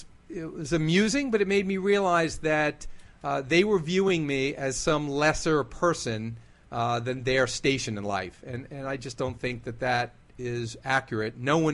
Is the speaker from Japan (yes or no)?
no; Lynbrook, New York, United States; Long Island, Lynbrook.